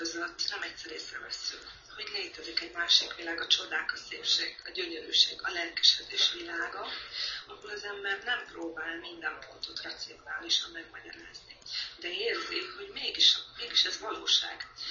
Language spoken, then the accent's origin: Hungarian; Székesfehérvár, Fejér, Hungary; born there; Itt Székesfehérváron születtem, és itt is élek, itt van a műtermem, a családi házban, úgyhogy otthon alkotok.